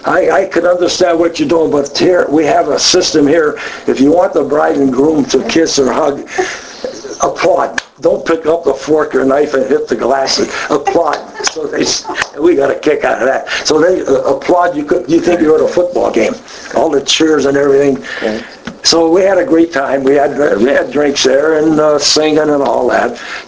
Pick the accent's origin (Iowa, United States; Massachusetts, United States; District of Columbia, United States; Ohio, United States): Ohio, United States; Youngstown; where are you from? I said, Youngstown. And this one guy knew, where did you live? Southside, Chalmers.